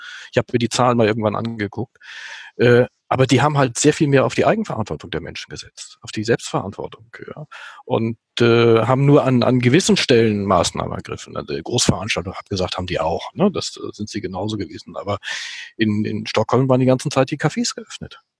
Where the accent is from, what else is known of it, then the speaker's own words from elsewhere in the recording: Schleswig-Holstein, Germany; ich ja Schleswig-Holsteiner war.